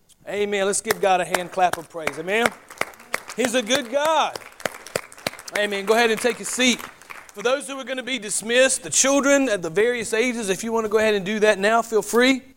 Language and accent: English; the South, United States; accent: Southern; I pronounced his name in my mind in my Southern accent, the way that I was raised.